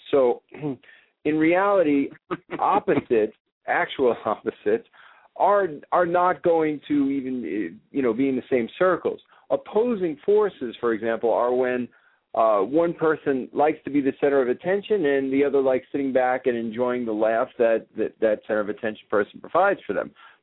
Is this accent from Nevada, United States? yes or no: no; New York, United States; now in Los Angeles, United States; Well, I am from New York originally, and I travel now between Los Angeles and Hong Kong